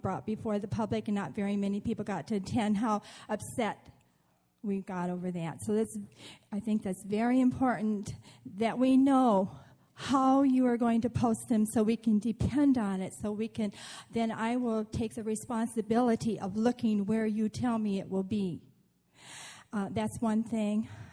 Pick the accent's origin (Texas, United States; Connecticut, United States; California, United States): California, United States; Cuesta by the Sea; Good evening. … from Cuesta by the Sea.